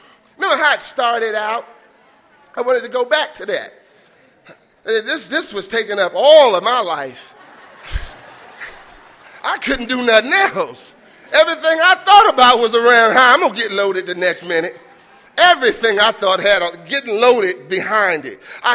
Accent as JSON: {"language": "English", "region": "the South", "country": "United States", "tie": "born there", "said": "I'm black. I was born in the South, and I moved to the city, and we moved in the projects, and I'm the youngest of four sons, and my daddy worked hard."}